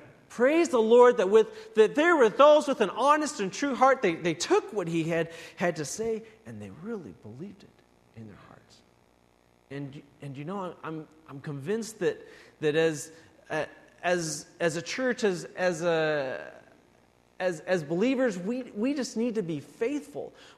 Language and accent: English; Iowa, United States; okay, now I grew up in Iowa, remember